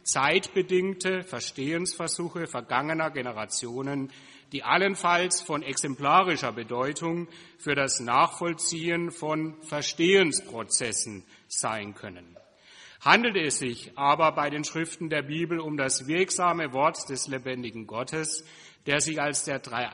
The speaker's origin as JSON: {"language": "German", "town": "Karlsruhe", "region": "Baden-Württemberg", "country": "Germany", "tie": "born there", "lives_now": "Halle, Germany", "said": "gebürtiger Karlsruher. Und insofern ist es vielleicht nicht verwunderlich, dass ich jetzt in Halle bin, weil das ja Partnerstädte sind."}